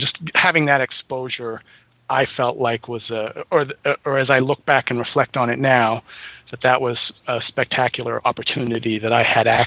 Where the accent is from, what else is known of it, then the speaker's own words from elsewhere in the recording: Oak Ridge, Tennessee, United States; also born or lived in Seattle, United States; I was born in Seattle, where my dad was doing a postdoc at the University of Washington. After that point, a couple of years after I was born, we moved to Oak Ridge, Tennessee